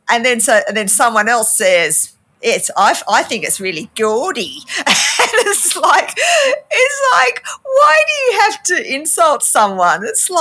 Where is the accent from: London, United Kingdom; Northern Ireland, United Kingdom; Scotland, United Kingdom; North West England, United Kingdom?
North West England, United Kingdom; Ashton-under-Lyne; born there; accent: Australian; do you guys know that I'm actually English?